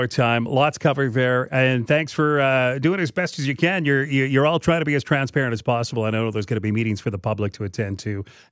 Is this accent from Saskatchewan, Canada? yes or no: yes; Rosemont, Saskatchewan, Canada; I can remember as a kid growing up in Rosemont, going to Agribition, just loving it.